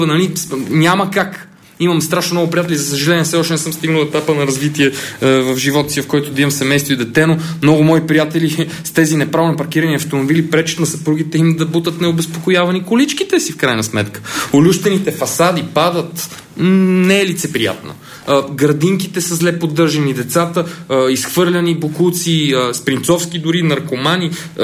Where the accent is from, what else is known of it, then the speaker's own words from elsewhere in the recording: Sofia, Sofia City, Bulgaria; moved away; Прекарал съм така доста голяма част от живота си в центъра на София. Роден съм в София. Може би по-голямата част от живота си не съм живял в България и София